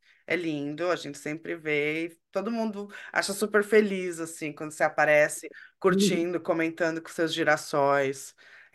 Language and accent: Portuguese; São Paulo, Brazil; Porque eu sou de São Paulo, cachorro quente tem que ter purê, entendeu?